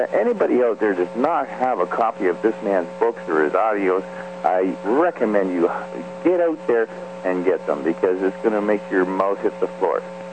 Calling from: Canada; here in Canada.

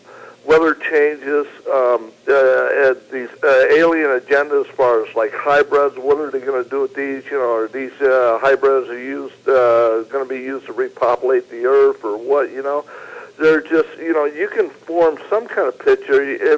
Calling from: Phoenix, Arizona, United States; calling from Phoenix.

